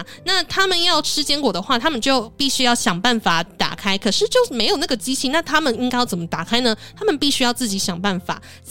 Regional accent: Taiwan; 我就是台湾人，然后这两个身份在小区就是非常特别的存在吧

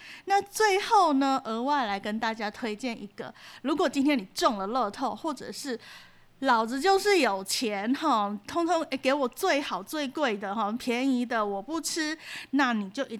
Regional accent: Taiwan; 意大利的料理风味其实跟我们亚洲人或者是说我们台湾人来讲会比较接近

